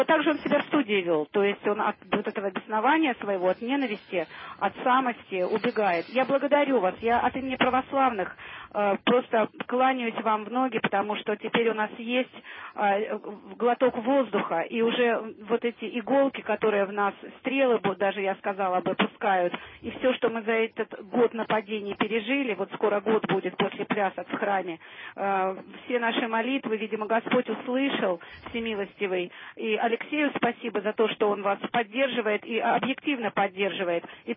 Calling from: Moscow, Russia; Я из Москвы звоню.

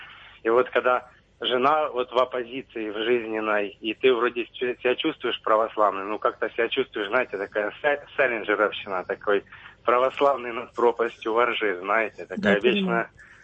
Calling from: Denmark; человеку 30 лет, который вот за рубежом живет, и я из Дании вам звоню.

